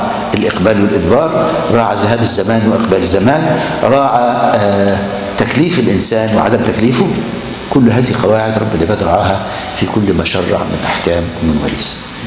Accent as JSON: {"language": "Arabic", "country": "Egypt", "said": "إن كان هوا عند بنت مطلقة، وده اللي حصل عندنا في مصر."}